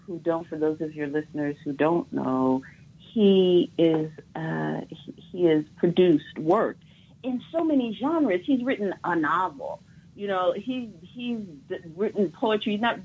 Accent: San Francisco, California, United States; I'm from San Francisco, the other part of California

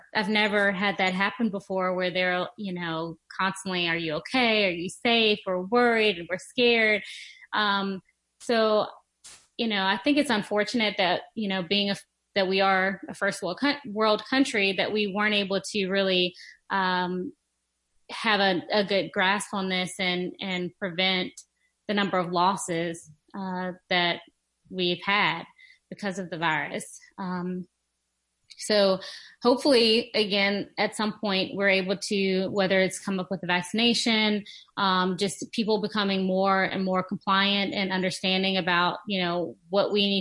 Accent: Sudan; now in United States; Where are you from? And I say Sudan.

